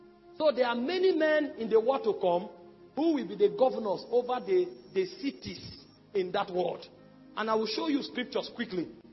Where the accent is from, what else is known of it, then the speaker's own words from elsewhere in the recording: Benue, Nigeria; I come from Benue.